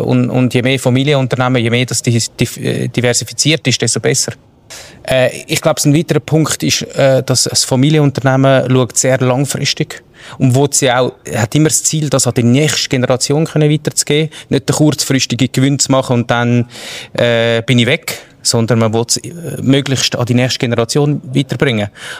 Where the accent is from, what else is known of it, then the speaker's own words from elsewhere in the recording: Zurich, Switzerland; ich bin im Zürich Unterland aufgewachsen, nicht in der Stadt, auch wenn ich schon früh dann immer wieder ein bisschen mit der Stadt in der Stadt gewesen bin.